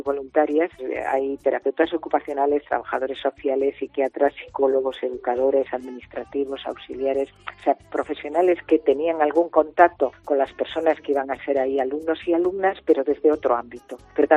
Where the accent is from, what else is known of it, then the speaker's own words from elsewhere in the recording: Galicia, Spain; Bueno, yo soy gallega